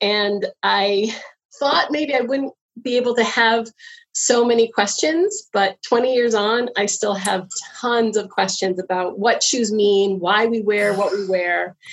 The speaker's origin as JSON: {"language": "English", "country": "United States", "said": "I didn't know what to expect. I am from the States."}